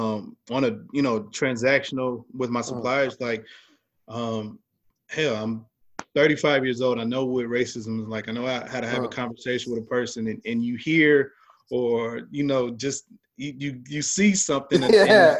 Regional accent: the South, United States; accent: Southern; you can hear, you know, my Southern accent, you can hear the Ebonics

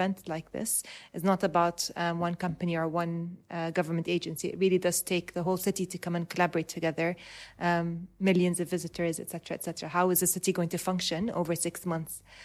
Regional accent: Dubai, United Arab Emirates; So although I was born and raised in Dubai and based in Dubai pretty much all of my working life

